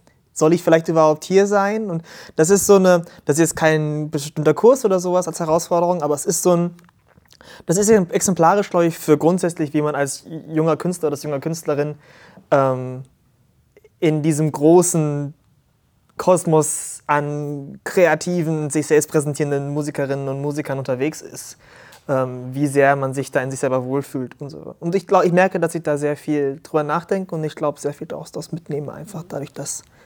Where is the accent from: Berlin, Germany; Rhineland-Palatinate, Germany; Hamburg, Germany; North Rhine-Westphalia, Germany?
Hamburg, Germany; Ich bin mitunter in Hamburg aufgewachsen sehr lange und ich habe hier studiert, meinen Bachelor an der Hochschule für Musik und Theater in Hamburg.